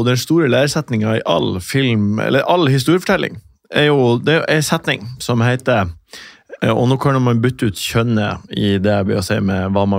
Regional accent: Northern Norway, Norway; Men det jo også litt som å være hjemme I Nord-Norge.

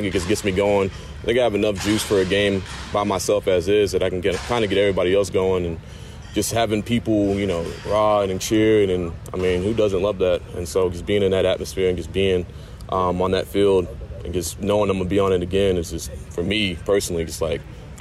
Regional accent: Texas, United States; And, you know, I'm coming from Texas, you know, barbecue over there, and just coming over here to the occasion.

